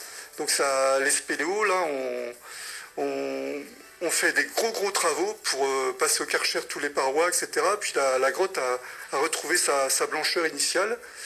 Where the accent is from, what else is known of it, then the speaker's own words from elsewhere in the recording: Hauts-de-France, France; moved away as an adult; je suis arrivé dans la région parce que je suis originaire du Nord.